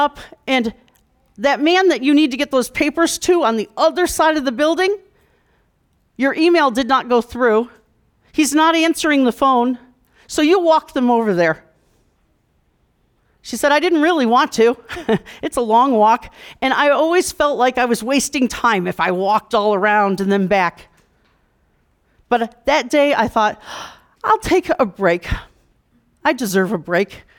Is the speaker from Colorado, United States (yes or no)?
no; New York, United States; I am from New York.